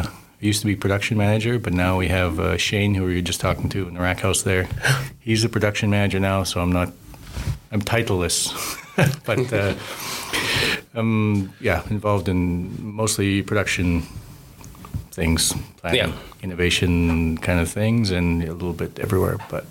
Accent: Canada; moved away as an adult; now in Norway; I'm a Canadian guy, came here to Lervig about 10 years ago.

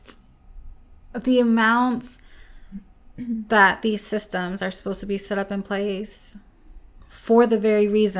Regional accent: United States; But I mean, yeah, like, growing up in the States, we were very much taught, again, to have that Islamophobia

